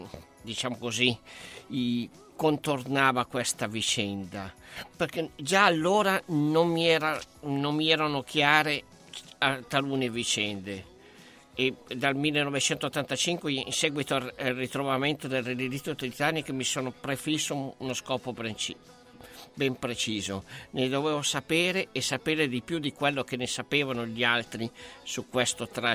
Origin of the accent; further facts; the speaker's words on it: Gallarate, Lombardy, Italy; born there; sono nato a Gallarate in provincia di Varese nel 1957